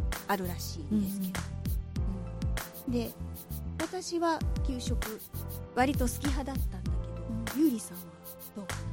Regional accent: Saitama, Japan; 私は埼玉出身なんだけど

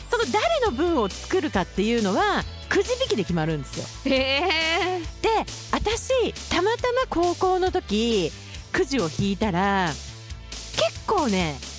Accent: Shizuoka, Japan; 私静岡出身なんだけど

